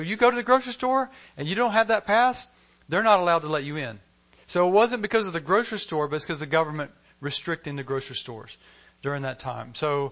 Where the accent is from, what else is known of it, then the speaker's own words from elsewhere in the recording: Alabama, United States; because even in growing up in Alabama, we all know who Jesus is